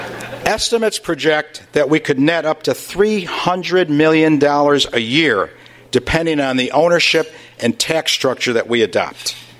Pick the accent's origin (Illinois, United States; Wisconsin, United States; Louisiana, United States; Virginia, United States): Illinois, United States; Chicago; We are Chicagoans, but we are also Americans.